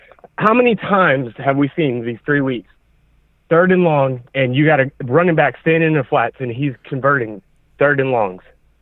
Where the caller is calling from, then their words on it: Virginia, United States; I'm calling from Virginia. Long-time Raider fan.